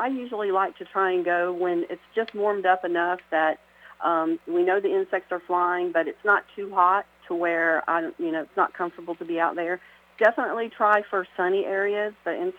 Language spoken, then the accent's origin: English; Powder Springs, Georgia, United States; Well, when I was a kid, I grew up in Powder Springs, Georgia. And at that time, it was a very rural place. We had a 10-acre land, and I raised chickens and just a really little farm girl